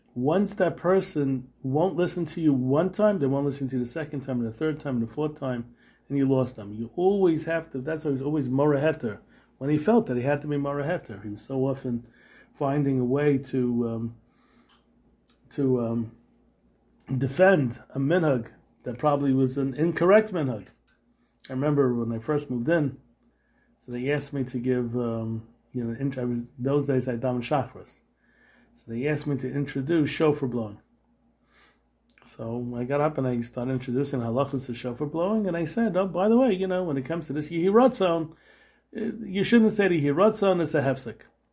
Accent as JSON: {"language": "English", "town": "Brooklyn", "region": "New York", "country": "United States", "said": "I remember when I first moved into the neighborhood, I came from Brooklyn."}